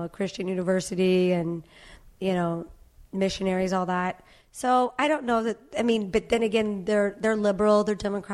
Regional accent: Oklahoma, United States; It was very much growing up in Oklahoma was not like actually a very at all conservative experience for me.

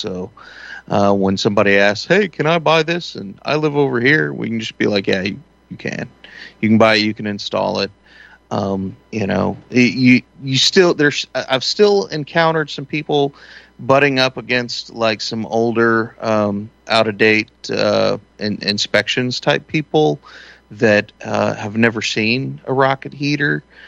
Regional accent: Texas, United States; You know, I come from Texas. We have alligators.

